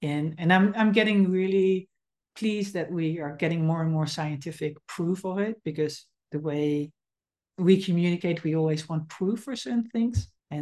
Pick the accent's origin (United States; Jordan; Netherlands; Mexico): Netherlands; English is a second language; And English is not my first language, so sometimes I also have to translate my Dutch habits into English.